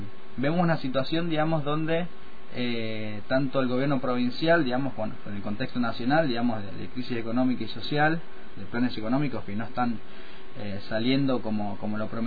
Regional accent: San Juan, Argentina; born there; soy nacido en San Juan

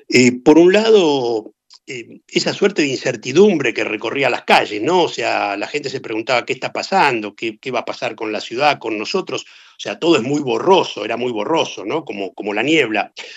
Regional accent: Argentina; moved away; soy argentino, mi historia es la historia argentina y estoy viviendo circunstancialmente aquí, pero mis raíces y yo soy argentino hasta la médula.

